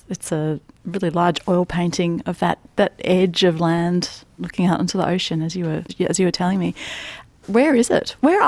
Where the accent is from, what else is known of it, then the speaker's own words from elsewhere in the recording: Tasmania, Australia; I'm a painter from Tasmania, and I've been painting for a really long time.